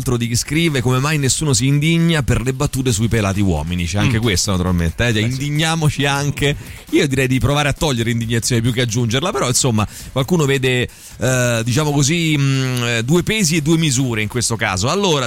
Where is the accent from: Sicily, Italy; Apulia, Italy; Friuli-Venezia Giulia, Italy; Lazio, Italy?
Lazio, Italy; Rome; Io sono De Tor Bella Monaca, come la mettiamo?